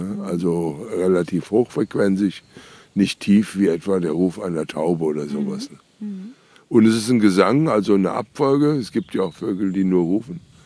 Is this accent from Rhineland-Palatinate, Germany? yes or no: yes; Nassau, Rhineland-Palatinate, Germany; Ich komme ja aus Nassau, wo ein bisschen mehr Licht ist als jetzt hier